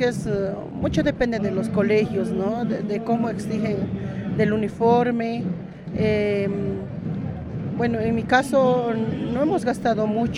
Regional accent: Sucre, Chuquisaca, Bolivia; Nosotros venimos de Sucre

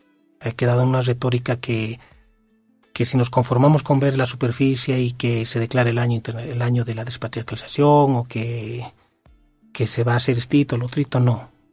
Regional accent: Bolivia; lo digo con todo respeto como boliviano

